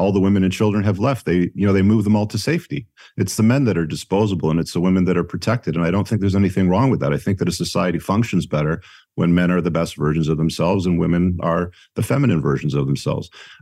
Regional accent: Canada; I'm a Canadian.

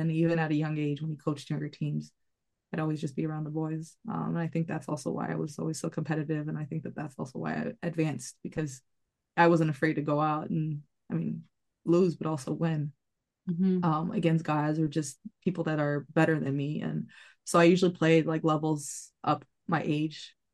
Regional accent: Sweden; I grew up in, like I said, I grew up in Sweden.

